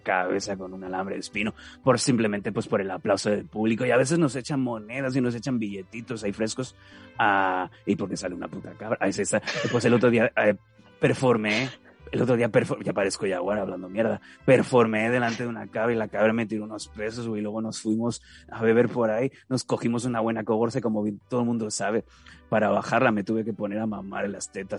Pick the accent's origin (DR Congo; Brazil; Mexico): Mexico; yo, que soy mexicano.